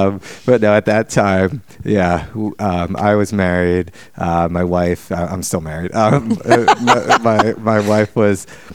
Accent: New York City, New York, United States; because I grew up in New York City

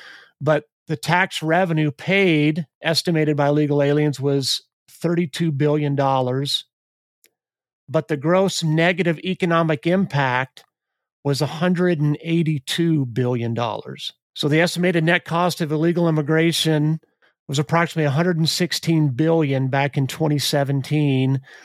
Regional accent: United States; born there; I thank God often that I was born in the United States.

